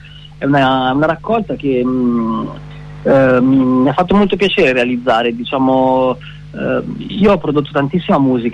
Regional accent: Bergamo, Lombardy, Italy; also born or lived in Rome; now in Viareggio, Italy; da 3 anni ho scelto Viareggio perché sono nato e cresciuto a Bergamo, in Lombardia.

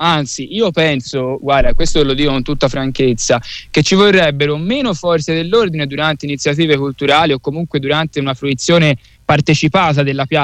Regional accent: Florence, Tuscany, Italy; E purtroppo a Firenze, e lo dico da fiorentino, orgogliosamente fiorentino, a Firenze è diventato un reato.

